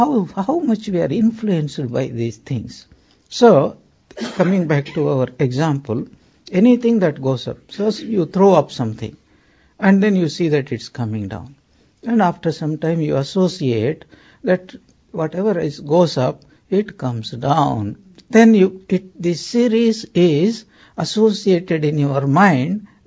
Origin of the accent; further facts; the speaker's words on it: South India, India; I am from South India.